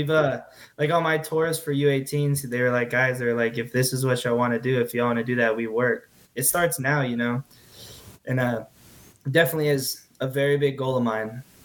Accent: Houston, Texas, United States; I love Houston. I don't want to leave. Like, it's my hometown. I've been here forever.

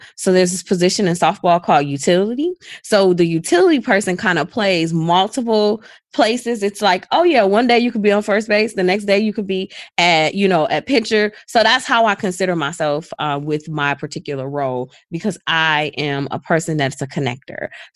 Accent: Detroit, Michigan, United States; So I am from Detroit.

